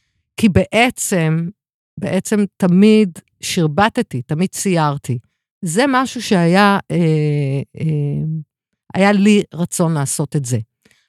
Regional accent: Petah Tikva, Central District, Israel; born there; נולדתי בפתח תקווה

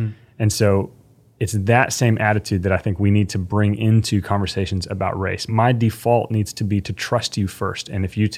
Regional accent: Texas, United States; my experience as a white man growing up in Texas

